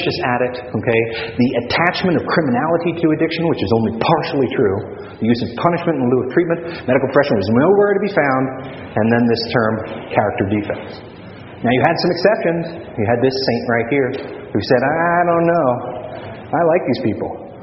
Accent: California, United States; But I got to tell you, I grew up in the Bay Area, and I remember this.

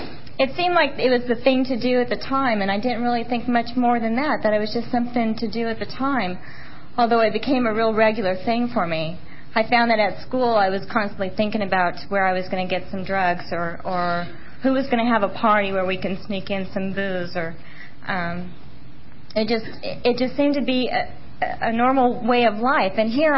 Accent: Bakersfield, California, United States; I grew up in Southern California. I'm from Bakersfield. Real charming town.

